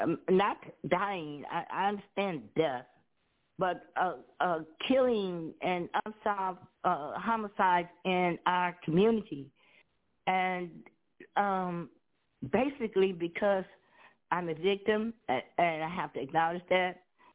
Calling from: Chicago, Illinois, United States; I'm calling from Chicago.

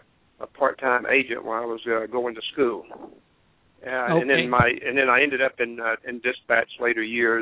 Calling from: Fayetteville, Georgia, United States; I'm in Fayetteville, Georgia.

